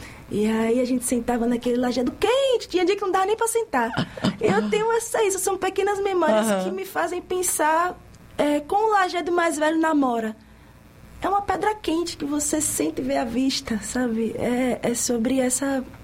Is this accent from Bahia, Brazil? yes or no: yes; Riachão do Jacuípe, Bahia, Brazil; Quem me conhece sabe que eu sempre fui jacuipense. Quem me conhece sabe que eu sou do Riachão.